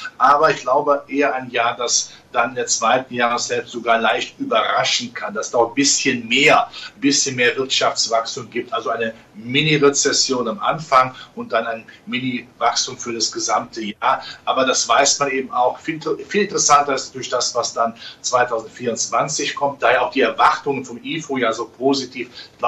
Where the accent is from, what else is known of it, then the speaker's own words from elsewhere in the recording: Rhineland, Germany; ich als Rheinländer in der Karnevalssprache